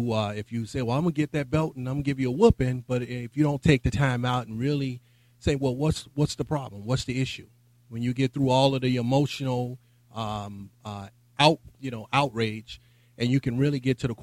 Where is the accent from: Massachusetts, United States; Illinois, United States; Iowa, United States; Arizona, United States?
Illinois, United States; Chicago; I'm from Chicago, Inglewood community. I went to O'Toole Grammar School, went to Harper High School.